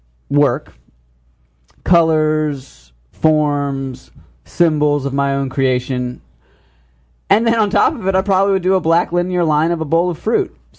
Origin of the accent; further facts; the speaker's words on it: United States; and I am an American expressionist painter. I've got work all over the country in galleries in San Diego.